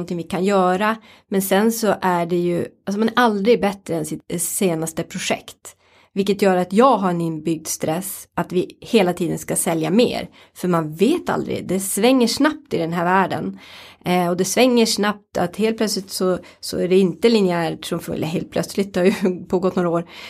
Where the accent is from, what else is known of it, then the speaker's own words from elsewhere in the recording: Norrland, Sweden; min norrländska liksom ärligheten som ligger i grunden